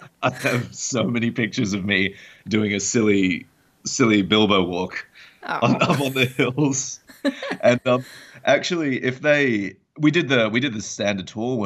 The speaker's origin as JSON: {"language": "English", "country": "Australia", "lives_now": "United States", "said": "because I'm Australian, right?"}